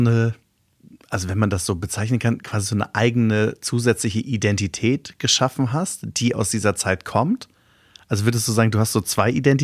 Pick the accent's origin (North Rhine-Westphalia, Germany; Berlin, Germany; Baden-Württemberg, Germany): North Rhine-Westphalia, Germany; Cologne; wir kommen ja beide aus Köln